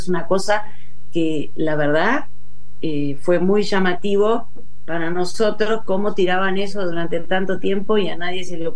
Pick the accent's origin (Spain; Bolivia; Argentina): Argentina; Tres Arroyos, Buenos Aires Province; nosotros somos oriundos del sur de la provincia de Buenos Aires, somos de Tres Arroyos